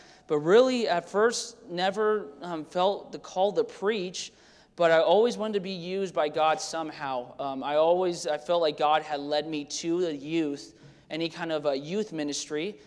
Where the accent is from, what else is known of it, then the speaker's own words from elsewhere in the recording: Idaho, United States; also born or lived in Florida; and I was born in Florida, which is funny. So I've been in Idaho since I was 3. So I tell Brother Watkins over here that I am an Idahoan, But since I was born in Florida, he says, no, you're not. You're a Floridian.